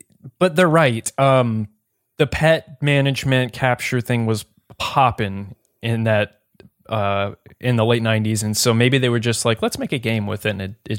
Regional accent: the South, United States; But that's like how I say naked sometimes because I'm from the South

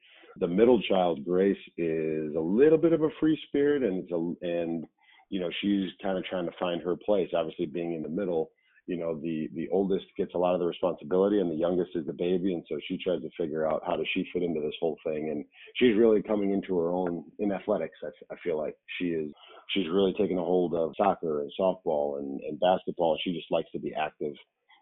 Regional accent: Milwaukee, Wisconsin, United States; So growing up in Milwaukee, a lot of my friends went to Marquette University.

